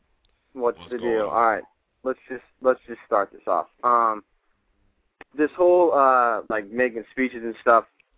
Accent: Ohio, United States; I'm from Ohio, I go to tournaments.

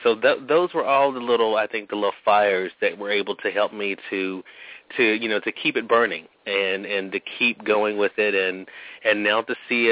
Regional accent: Mississippi, United States; Actually, Mississippi, where I've moved back to now. Actually grew up in Mississippi.

